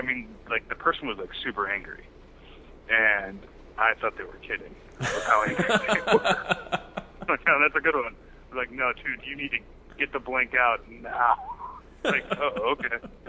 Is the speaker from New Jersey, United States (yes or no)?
no; Chicago, Illinois, United States; And I have a soft spot for Thabo, growing up in Chicago